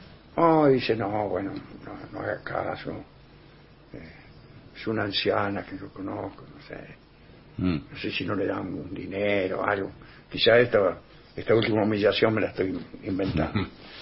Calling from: Calchaquí, Santa Fe, Argentina; de Calchaquí, Santa Fe. Los escucho de vez en cuando

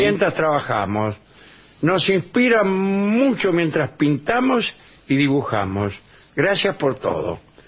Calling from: Posadas, Misiones, Argentina; de Posadas Misiones, trabajando en Australia.

